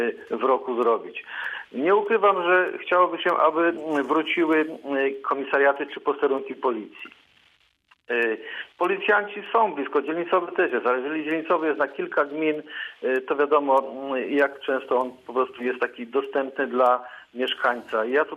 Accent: Gubin, Lubusz Voivodeship, Poland; born there; Ja się urodziłem w Gubinie, nie mam nic do Gubina, pozdrawiam mieszkańców też Gubina

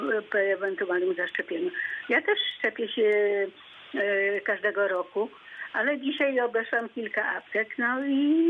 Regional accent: Żagań, Lubusz Voivodeship, Poland; no faktycznie ja jestem z Żegania

